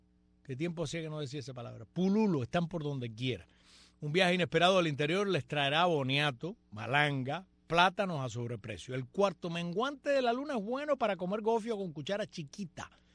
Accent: Cuba; Primero porque somos cubanos.

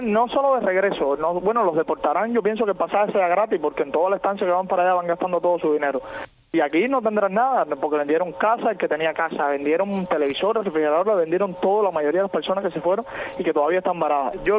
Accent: Cuba; somos los cubanos los que tenemos que hacer nuestros cambios

